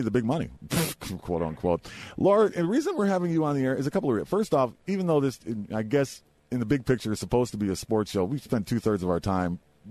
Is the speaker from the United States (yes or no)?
no; Ireland; I'm almost 6 feet tall. I'm not that little. but I am Irish.